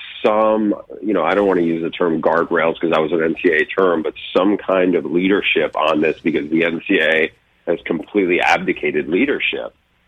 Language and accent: English; Northeast, United States; like you and I, we grew up in the Northeast, college basketball, March Madness was a big, big deal back then.